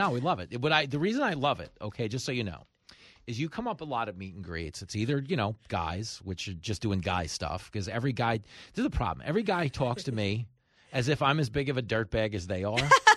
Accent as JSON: {"language": "English", "town": "Levittown", "region": "New York", "country": "United States", "tie": "born or raised there", "said": "growing up in Levittown, Emily."}